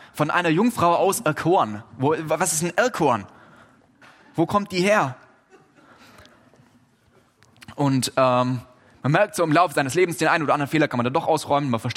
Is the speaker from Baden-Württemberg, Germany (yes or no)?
yes; Baden-Württemberg, Germany; Ich komme aus Oberschwaben, ich weiß, wovon ich rede.